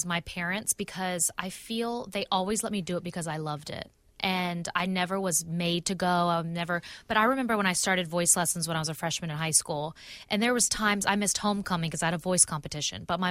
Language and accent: English; Pensacola, Florida, United States; I'm from the South. I'm from Pensacola, Florida.